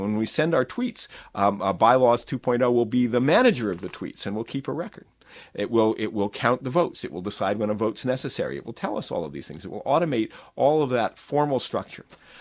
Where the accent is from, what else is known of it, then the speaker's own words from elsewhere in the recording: Vermont, United States; Well, we've been very lucky in Vermont. I'm from Vermont.